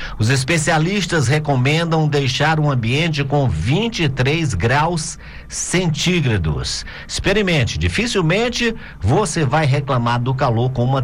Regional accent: Teresina, Piauí, Brazil; que também morei em Teresina, nasci em Teresina

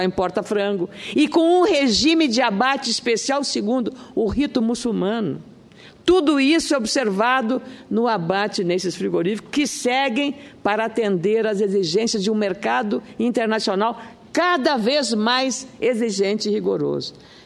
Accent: Rio Grande do Sul, Brazil; E eu sou do Rio Grande do Sul

